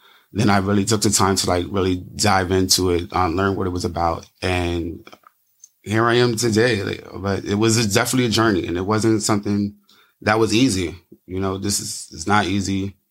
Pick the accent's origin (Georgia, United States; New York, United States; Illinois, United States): New York, United States; New York City; So I grew up in New York City from New York City, Brooklyn.